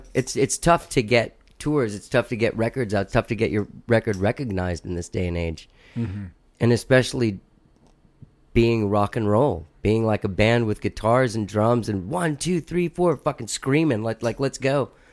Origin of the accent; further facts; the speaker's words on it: The Woodlands, Texas, United States; Well, I mean, doing it like in the Woodlands, that's where I was in junior high and stuff.